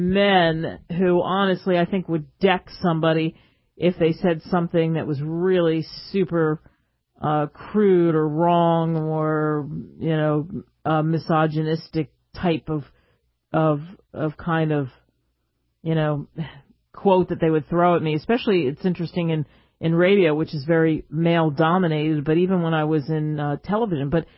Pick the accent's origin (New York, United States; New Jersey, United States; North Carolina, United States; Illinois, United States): New Jersey, United States; Cherry Hill; And I grew up not too far from Atlantic City. I grew up in Cherry Hill, New Jersey.